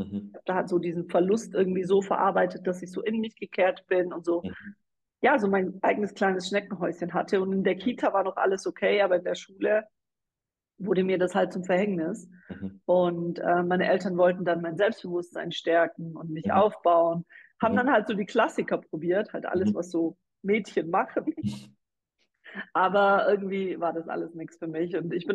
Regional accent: Ulm, Baden-Württemberg, Germany; bin mittlerweile 38 Jahre alt, lebe wieder nach 6 Jahren in meiner Heimatstadt in Ulm im Süden in Deutschland.

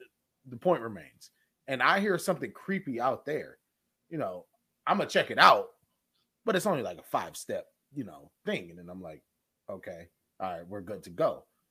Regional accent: Pontiac, Michigan, United States; I'm from Pontiac, though.

